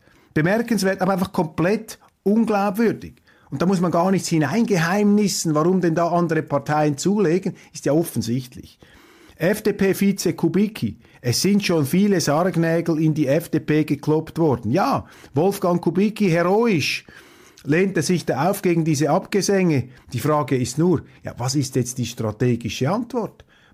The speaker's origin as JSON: {"language": "German", "country": "Switzerland", "said": "ich sage es Ihnen jetzt tiefenentspannt als Schweizer"}